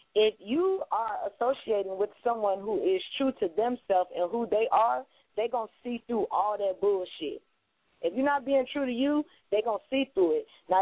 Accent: Miami, Florida, United States; Yeah, just give me the South anyway, since I'm from Miami.

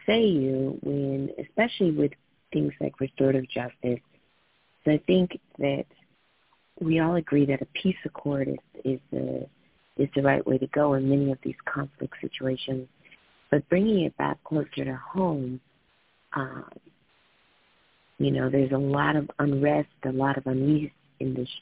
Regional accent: St. Louis, Missouri, United States; you and I both, you know, St. Louis. But you know, we grew up in the Midwest, where you learn how to shoot a weapon before you can even ride a two-wheeler good.

